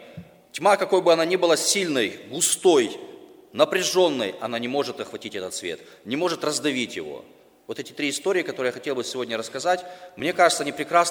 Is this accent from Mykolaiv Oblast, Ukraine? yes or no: yes; Mykolaiv, Mykolaiv Oblast, Ukraine; Знаете, я уже говорил вчера, что я из Николаева. Николаев – это город кораблестроителей.